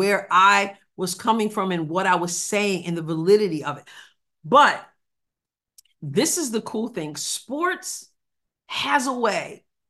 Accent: New York, United States; moved away; back in New York when I was still in New York, born and raised in New York, but I left a few years ago.

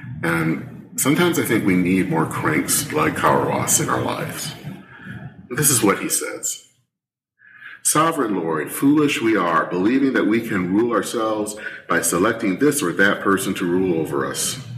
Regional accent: Michigan, United States; now in Minnesota, United States; I've lived here in Minnesota now for over 25 years. I still call Michigan my home state.

